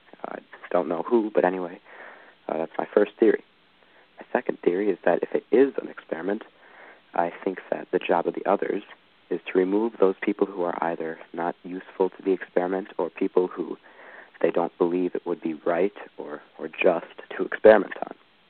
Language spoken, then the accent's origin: English; Appleton, Wisconsin, United States; I'm from Appleton, Wisconsin.